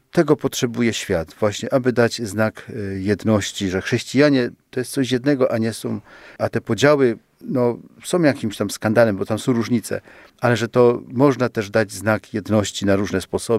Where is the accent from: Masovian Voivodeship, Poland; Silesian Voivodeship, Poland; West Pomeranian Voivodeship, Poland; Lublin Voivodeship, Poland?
Silesian Voivodeship, Poland; z terenu, skąd pochodzę, to już wszyscy wiedzą, że jestem Ślązakiem